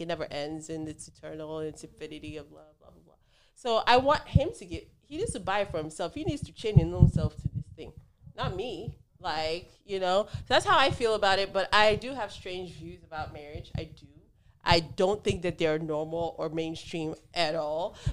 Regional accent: Delta, Nigeria; I'm from a very patriarchal culture. I'm from a very small tribe in Nigeria. I'm Urhobo. So I'm from Delta State.

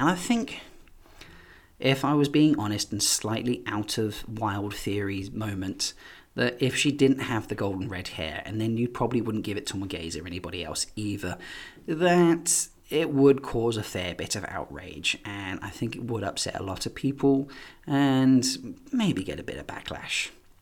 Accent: East of England, United Kingdom; I'm from Essex in the UK, and not giving a monkey's about something is a nice, simple, polite way of saying I don't give a shit.

